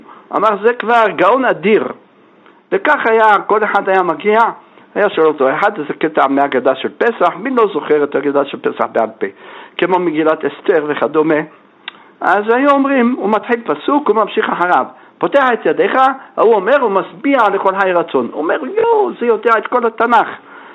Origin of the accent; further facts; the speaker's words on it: Jerusalem, Jerusalem District, Israel; born there; אני נולדתי בירושלים, הייתי ילד קטן כאשר הוא נפטר